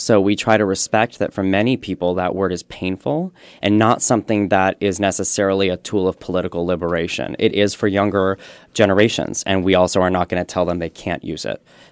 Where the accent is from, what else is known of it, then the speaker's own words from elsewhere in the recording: Northeast, United States; And I mean, I'm from the Northeast, and in the Northeast, people are pricklier, but they're sometimes more honest, for better or for worse.